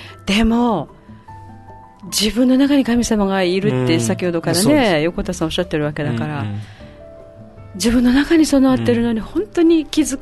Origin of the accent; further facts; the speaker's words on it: Okinawa, Japan; also born or lived in Osaka; 沖縄に生まれ育ち、